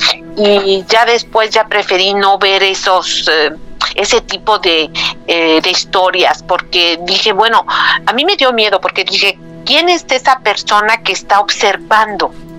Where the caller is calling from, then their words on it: Canada; de Canadá.